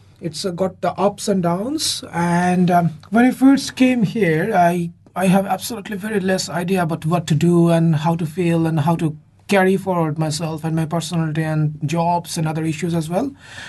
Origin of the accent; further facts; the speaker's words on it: Bangladesh; moved away as an adult; now in New Zealand; All right, this is my sixth year in New Zealand. I came from Bangladesh, one of the most smallest countries, you can say, in Southeast Asia, just beside India. I came here in late December in 2012 as an international student